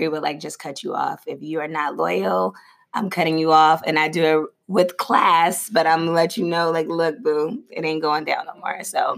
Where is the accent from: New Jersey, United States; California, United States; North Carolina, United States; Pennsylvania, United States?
California, United States; now in Washington, United States; And then, like, me moving to D.C. because I'm originally from Cali, I had to find new friends.